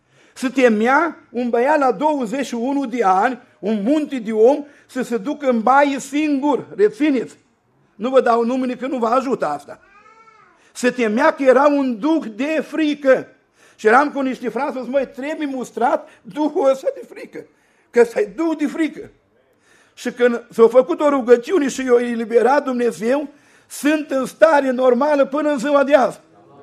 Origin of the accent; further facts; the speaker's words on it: Suceava, Suceava County, Romania; mă întreabă, mă tale, de unde ești? De la Suceava.